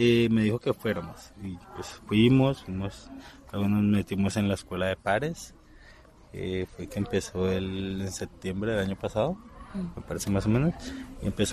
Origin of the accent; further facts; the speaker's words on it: Palmira, Valle del Cauca, Colombia; vengo de Palmira.